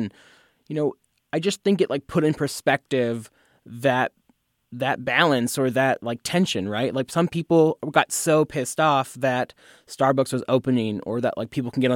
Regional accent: Fresno, California, United States; because we grew up in Fresno, the Fresno area

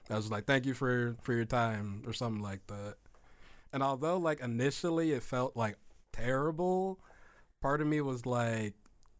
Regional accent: Springfield, United States; Yeah. Born and raised in Springfield.

